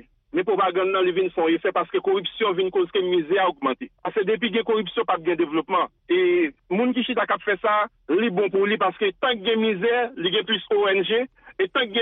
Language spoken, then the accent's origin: French; Haiti; je suis haïtien.